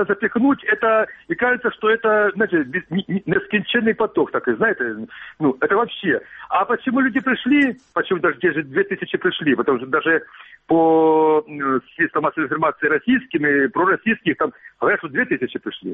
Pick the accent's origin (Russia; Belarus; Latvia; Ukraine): Ukraine; Donetsk, Donetsk Oblast; Я сам дончанин из Пролетарского района.